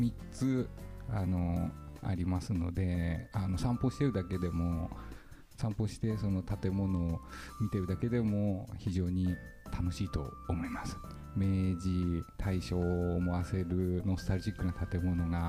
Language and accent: Japanese; Hokuto, Hokkaido, Japan; 私は北杜市です。